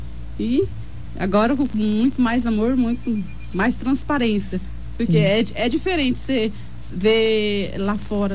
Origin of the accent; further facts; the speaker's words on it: Dourados, Mato Grosso do Sul, Brazil; Eu sou de Dourados, resido no Jardim Água Boa.